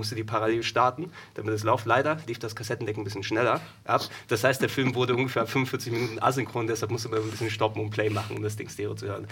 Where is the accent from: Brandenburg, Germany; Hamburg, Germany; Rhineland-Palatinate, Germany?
Hamburg, Germany; Ich bin ja in Hamburg geboren. Ich bin ja Hamburger.